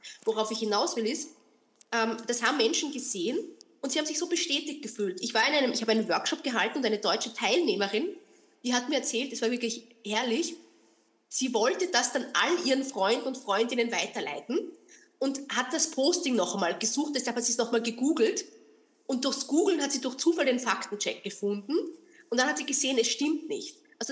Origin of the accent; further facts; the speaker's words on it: Austria; Meine Identität als Österreicherin, meine Identität als Mutter, die wird aktiviert.